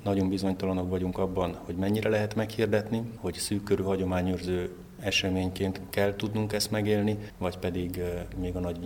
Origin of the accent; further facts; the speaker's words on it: Nagykanizsa, Zala, Hungary; born there; hogyha én ide születtem Nagykanizsára